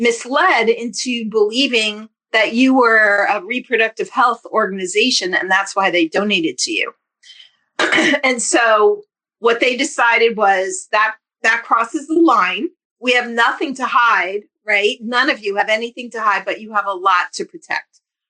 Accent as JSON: {"language": "English", "region": "New Jersey", "country": "United States", "said": "And I am from New Jersey."}